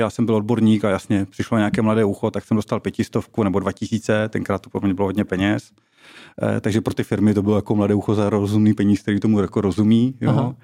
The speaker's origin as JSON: {"language": "Czech", "town": "Ostrava", "region": "Moravian-Silesian Region", "country": "Czechia", "said": "pocházím teda z Ostravy"}